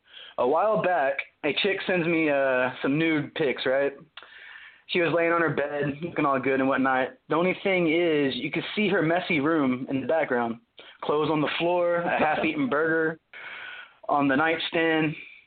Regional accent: Arizona, United States; now in Tennessee, United States; But so I grew up in Arizona, moved to Tennessee a few years back. Yeah, it's different in the South than the West.

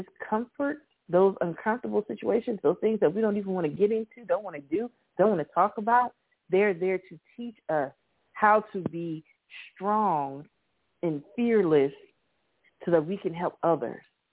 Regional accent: Miami, Florida, United States; I grew up in Miami

